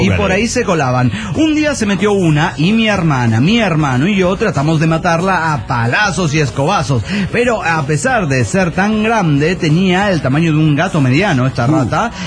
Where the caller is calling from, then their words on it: Guadalajara, Jalisco, Mexico; de Guadalajara, Jalisco, México.